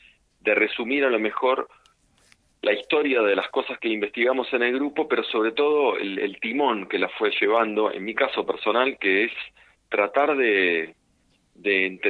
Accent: Buenos Aires, Argentina; yo soy porteño de origen. Pero bueno, después de tanto tiempo acá, el país desde este lado se ve distinto.

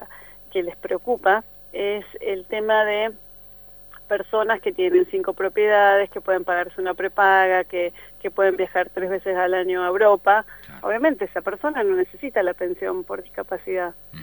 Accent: Bariloche, Río Negro, Argentina; yo soy de Bariloche

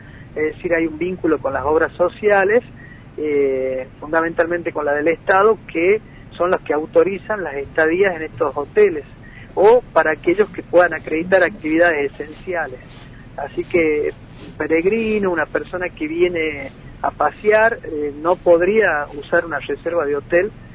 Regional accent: Argentina; Nosotros también como argentinos, como miembros de esta región, nos incluye esta pandemia

